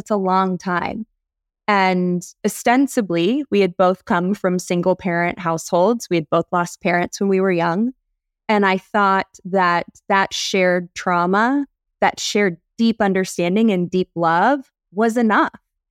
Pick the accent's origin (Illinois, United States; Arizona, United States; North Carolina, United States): North Carolina, United States; I'm from North Carolina, born and raised.